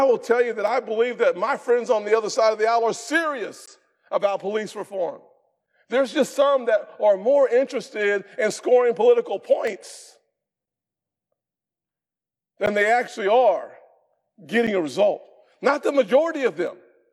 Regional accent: North Charleston, South Carolina, United States; To think about how the same year, 2015, Walter Scott, in my hometown of North Charleston, running away from the police, gets shot 5 times in the back.

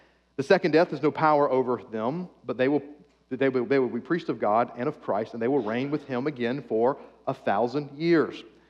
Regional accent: United States; Most of us have been taught, because we are American evangelicals, one specific eschatological view, one end times view.

